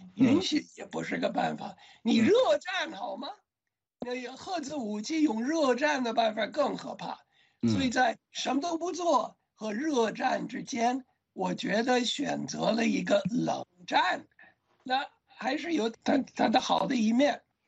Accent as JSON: {"language": "Chinese", "country": "United States", "said": "中国的老百姓的日常生活的价值观跟我们美国人没有两样的"}